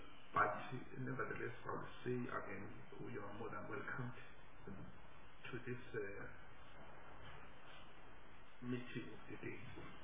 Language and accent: English; Mpumalanga, South Africa; Originally, I'm from Mpumalanga province.